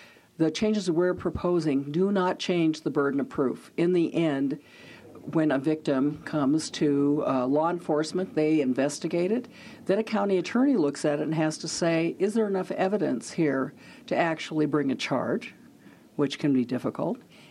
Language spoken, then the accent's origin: English; Montana, United States; I grew up on the Fort Peck Reservation